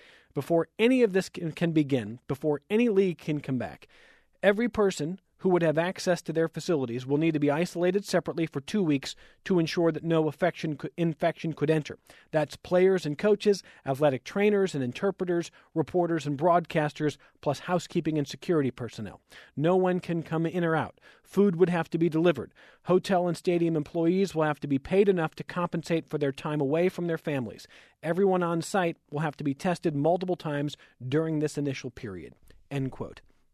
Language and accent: English; Cleveland, Ohio, United States; I'm from Cleveland.